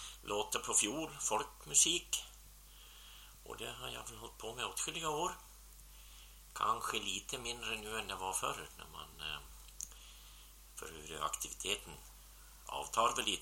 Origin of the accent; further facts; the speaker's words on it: Vikmanshyttebruk, Dalarna County, Sweden; born there; also born or lived in Uppland / Östergötland; now in Värmland, Sweden; Jag är född i Vikmanshyttebruk i södra Dalarna. Fast jag har ju varit bosatt i Uppland och Östergötland och på ända sedan 32 har jag väl inte bott hemma.